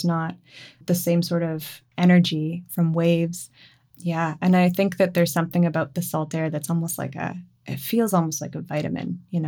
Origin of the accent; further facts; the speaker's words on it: Moncton, New Brunswick, Canada; My family is in Moncton. So we grew up in and around Moncton, and I've spent loads of time in St. John.